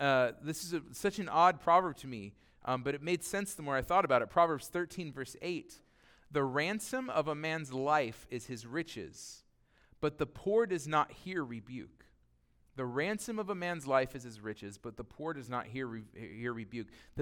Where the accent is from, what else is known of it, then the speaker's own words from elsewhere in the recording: United States; if I really do fit that rich category as an American, as a Westerner, that makes me a little bit uncomfortable.